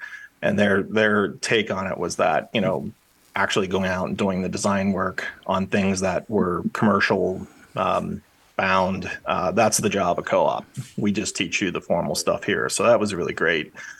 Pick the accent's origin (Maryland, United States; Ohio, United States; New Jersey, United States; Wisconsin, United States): Ohio, United States; Cincinnati; born there; I was born in Cincinnati, Ohio. I live here currently, but haven't always.